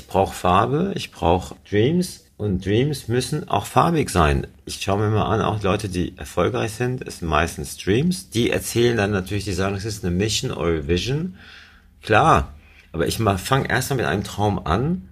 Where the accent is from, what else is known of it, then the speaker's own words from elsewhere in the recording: Germany; now in Monaco; weil wir sind ja eigentlich in Deutschland also geboren, aufgewachsen, waren auch da ganz glücklich und sind aber nach Monaco immer zum Urlaub gekommen.